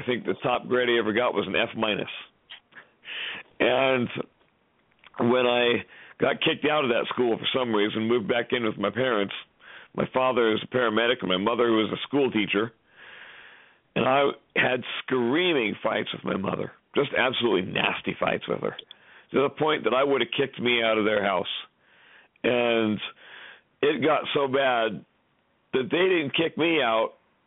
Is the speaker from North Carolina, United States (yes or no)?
no; Seattle, Washington, United States; And in my neighborhood, I grew up in South Seattle, and back in my neighborhood, a little Catholic community, there was a revival that took place back in 1982.